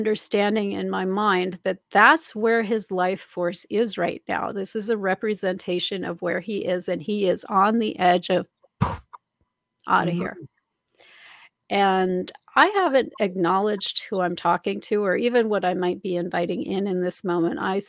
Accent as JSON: {"language": "English", "region": "Minnesota", "country": "United States", "tie": "born or raised there", "said": "Now, I was raised in Minnesota. There is not a large Jewish community."}